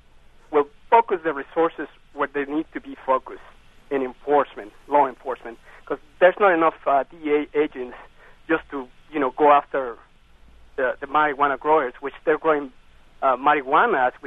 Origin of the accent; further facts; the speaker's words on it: Guadalajara, Jalisco, Mexico; I was born and raised in Mexico. I lived in the second largest city, which, Guadalajara.